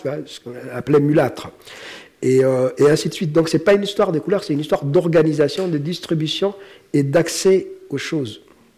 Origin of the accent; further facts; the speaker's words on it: Djibouti; mais moi je viens de Djibouti, je suis très content d'être ici